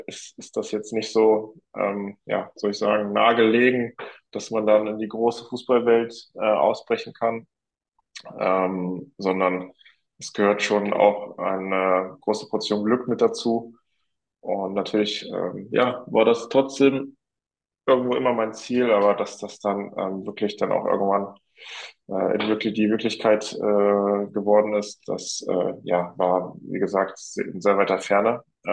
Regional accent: Giessen, Hesse, Germany; born there; moved away; Und genau, ich komme gebürtig aus Gießen. Bin aber jetzt schon seit ein paar Jahren im Ruhrgebiet

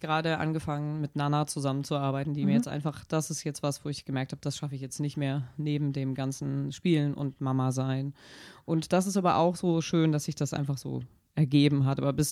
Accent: Hamburg, Germany; born there; also born or lived in Bremen; Also ich bin nicht weit weg gewesen, erst in Bremen. Ich habe es zum ersten Mal so mit so einer Distanz probiert und da habe ich aber ja wieder nach Hamburg gezogen, um hier noch weiter zu studieren.

